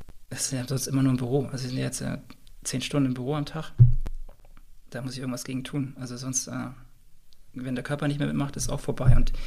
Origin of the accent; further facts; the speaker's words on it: Bremen, Germany; vielleicht sind wir da auch als Bremer von der Marketingseite noch nicht stark genug